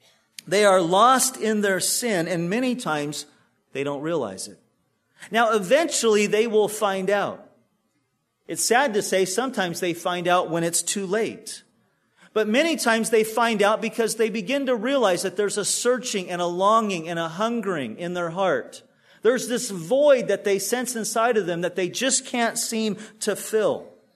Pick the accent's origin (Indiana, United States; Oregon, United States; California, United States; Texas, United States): California, United States; When I was growing up in Orange County, my parents had this rule that my brother and I, that we could, you know, we could ride our bikes and skateboard